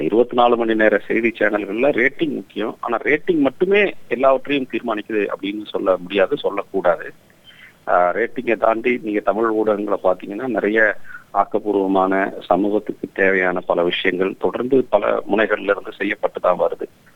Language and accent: Tamil; Tamil Nadu, India; நான் தருமபுரி மாவட்டம் பண்டல்லி அப்படின்ற ஒரு குக்கிராமத்தில், தருமபுரியிலிருந்து 20 கிலோமீட்டர் தொலைவில் இருக்கிற ஒரு குக்கிராமத்தில் பிறந்தேன். அங்கே அரசு பள்ளியில தான் தமிழ் வழி கல்வியில உயர்நிலை பள்ளி, மேல்நிலை பள்ளியில படித்தேன். பிறகு அரசு கலைக்கல்லூரியில தான் பட்டம் படித்தேன் தருமபுரியில.